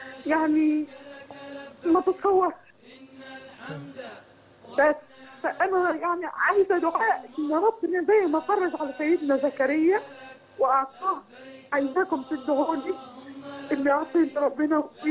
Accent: Minya, Minya Governorate, Egypt; زي ما احنا فلاحين هنا سلساتي، انا من عرب المنيا على فكره، انا بدويه من المنيا.

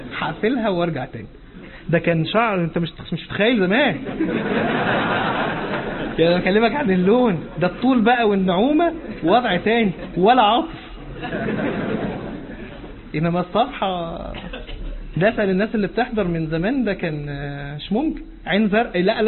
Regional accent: Egypt

